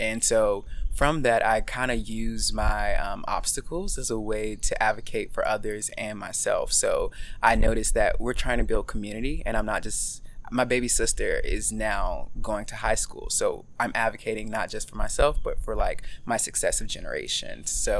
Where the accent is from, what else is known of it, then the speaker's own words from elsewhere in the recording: Atlanta, Georgia, United States; I was born here in Vine City in the English Avenue community.